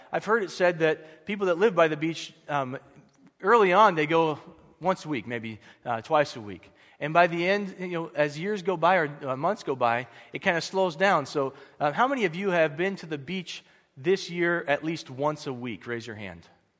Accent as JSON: {"language": "English", "town": "York", "region": "Nebraska", "country": "United States", "tie": "born or raised there", "said": "So Tim and I grew up in York, Nebraska, and actually sitting in this auditorium this morning is making me, like, feel these feelings of East Hill Church of Christ in York, Nebraska, where I grew up going to church."}